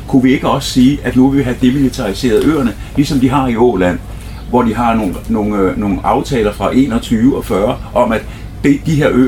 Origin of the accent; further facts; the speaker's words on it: Capital Region of Denmark, Denmark; Jeg kommer fra Bornholm